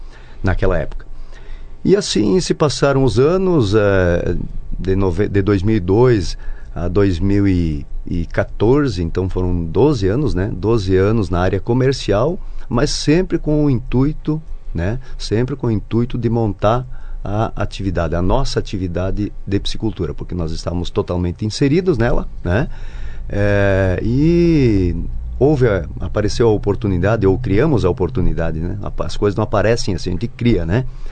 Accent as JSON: {"language": "Portuguese", "town": "Novo Sarandi", "region": "Paraná", "country": "Brazil", "tie": "born there", "said": "eu vim da agricultura, meus pais agricultores, nasci em Novo Sarandi, aí pertinho, né? E até os 15 anos eu trabalhei na agricultura"}